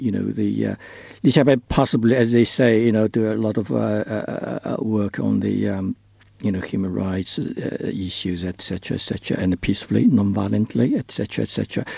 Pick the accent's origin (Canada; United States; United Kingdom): United Kingdom; Southampton, South East England; I'm from Southampton.